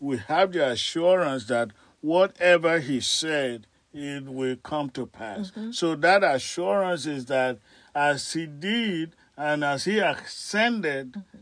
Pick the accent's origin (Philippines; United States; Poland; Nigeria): Nigeria; And I know where I grew up in Nigeria